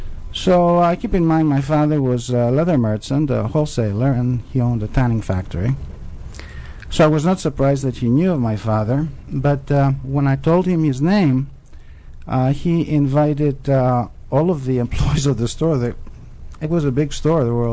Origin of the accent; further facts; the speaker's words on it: Athens, Attica, Greece; The time that I was growing up in Athens, Greece, when you're 14 years old, you don't blow your money.